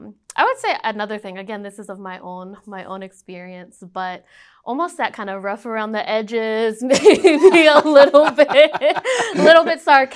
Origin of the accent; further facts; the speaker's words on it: Boston, Massachusetts, United States; this is of my own experience growing up in Boston.